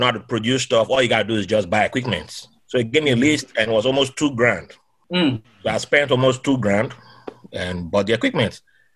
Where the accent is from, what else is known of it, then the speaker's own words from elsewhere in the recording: Nigeria; I thought by growing up in Nigeria meant I don't have Islamophobia and all that.